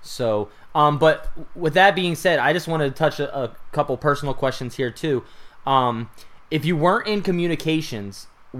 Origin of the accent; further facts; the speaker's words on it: New Jersey, United States; now in Tampa, United States; So I'm originally from New Jersey, but I'm actually residing in Tampa, Florida now.